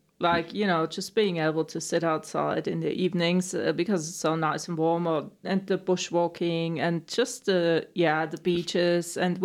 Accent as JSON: {"language": "English", "region": "Bavaria", "country": "Germany", "said": "So I'm originally from Germany, from Bavaria, right at the, you know, mountains."}